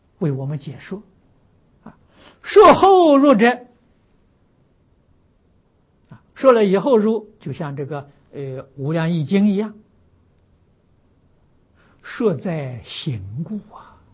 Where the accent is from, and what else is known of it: China